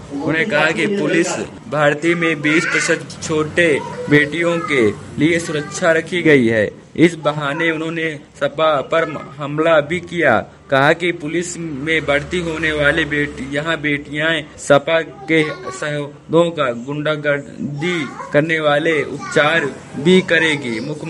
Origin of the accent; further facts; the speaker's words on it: Chitrakoot, Uttar Pradesh, India; मैं चित्रकूट से हूँ